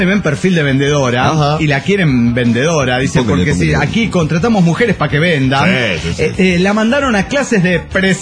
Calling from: Mar del Plata, Buenos Aires Province, Argentina; de Mar del Plata, Argentina.

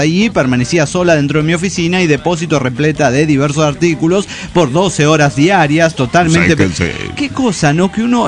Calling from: Bucaramanga, Santander, Colombia; de Bucaramanga, Colombia.

